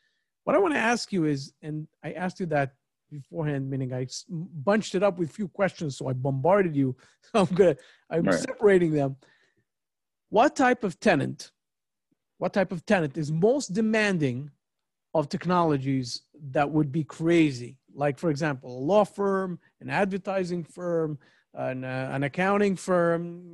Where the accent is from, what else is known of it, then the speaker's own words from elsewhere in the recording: Brooklyn, New York, United States; now in Israel; And I came from Brooklyn, so I don't know where I picked it up.